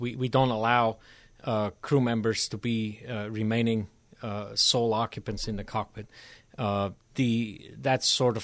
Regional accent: Bern, Switzerland; now in United States; I grew up in Switzerland, in a town near Bern, Switzerland, the capital

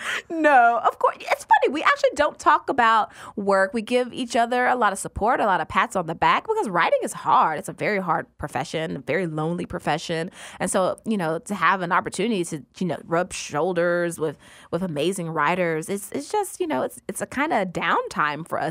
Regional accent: Memphis, Tennessee, United States; now in New York, United States; It's funny. It actually wasn't that hard because Memphis is a city. It's city country, but it's still a city.

